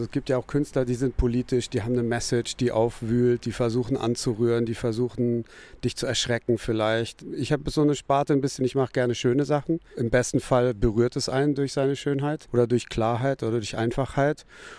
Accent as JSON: {"language": "German", "region": "Berlin", "country": "Germany", "said": "ich bin Lichtkünstler aus Berlin"}